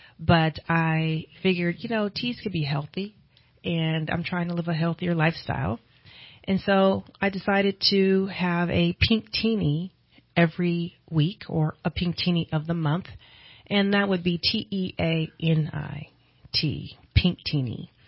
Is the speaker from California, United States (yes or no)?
yes; California, United States; And so when I grew up in the Bay Area, she would take us up to UC Berkeley